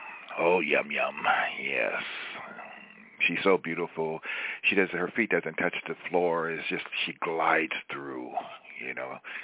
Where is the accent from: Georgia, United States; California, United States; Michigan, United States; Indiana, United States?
California, United States; We went back east. We're in Baltimore, Maryland. I'm from California.